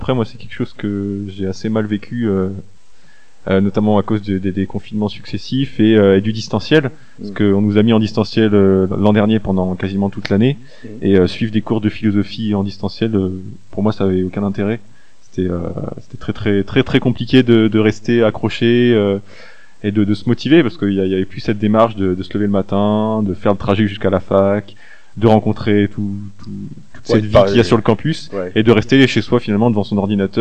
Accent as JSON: {"language": "French", "town": "La Chapelle-en-Vercors", "region": "Auvergne-Rhône-Alpes", "country": "France", "said": "Bah, pareil, je viens de la Chapelle-en-Vercors."}